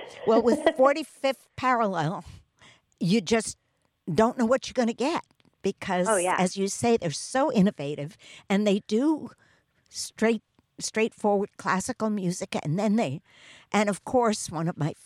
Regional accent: New York, United States; I know for me, and I'm from New York

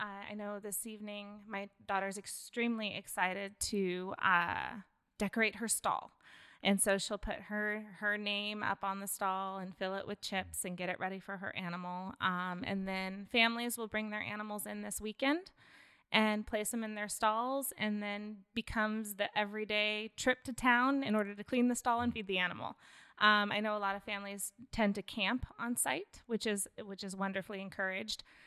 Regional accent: Oregon, United States; also born or lived in Montana; I grew up in the Willamette Valley near Corvallis and met my husband at Oregon State and he transplanted me. So I call myself an import.

